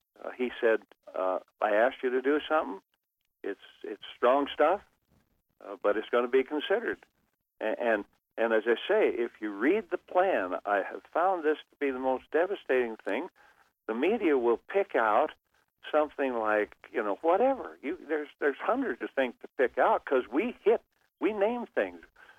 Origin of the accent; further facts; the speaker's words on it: Cody, Wyoming, United States; I was from the West. I was raised in Cody, and I actually milked cows with my hands